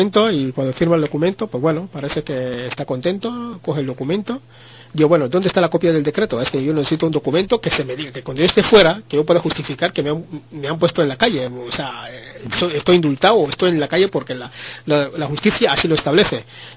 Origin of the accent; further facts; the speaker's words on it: Spain; Sí, me dicen que soy español. O sea, que procedo de España, he vivido en España y que, por lo tanto, la familia lo tengo aquí. O sea, España es mi patria, es mi país.